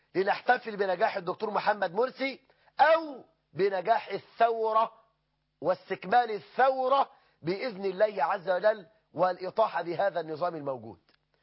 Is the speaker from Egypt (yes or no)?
yes; Egypt; بلدنا مصر